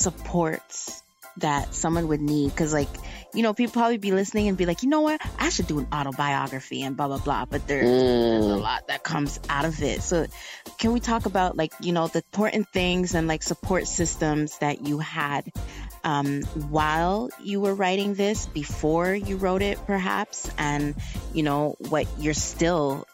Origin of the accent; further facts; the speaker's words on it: Greenfield Park, Quebec, Canada; I am first-generation born Canadian, like born and raised here. I was born and raised on the South Shore, Greenfield Park, okay, to be specific.